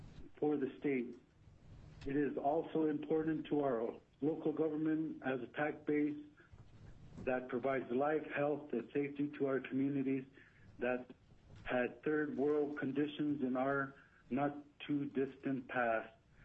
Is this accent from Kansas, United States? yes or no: no; Kaktovik, Alaska, United States; I am from Coctovic, and I support oil and gas leasing in the coastal plain.